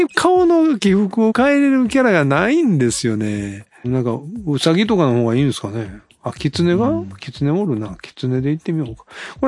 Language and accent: Japanese; Osaka, Japan; どうせこの人大阪人やからイントネーションおかしいなと思って聞いてもらってると思いますけど